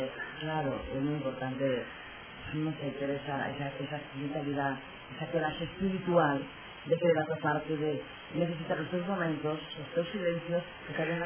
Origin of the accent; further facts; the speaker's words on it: Monforte de Lemos, Galicia, Spain; que yo soy de Monforte de Lemos, muy cerquita de Ourense